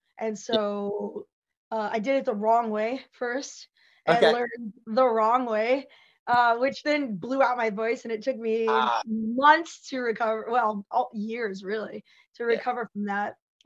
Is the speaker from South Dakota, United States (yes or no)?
yes; Sturgis, South Dakota, United States; I'm from Sturgis, South Dakota, so I came by that pretty naturally.